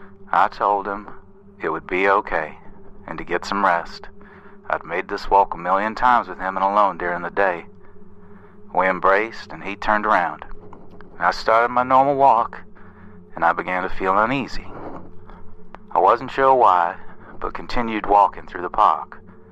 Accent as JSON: {"language": "English", "region": "Texas", "country": "United States", "said": "I'm from the American South, East Texas to be specific"}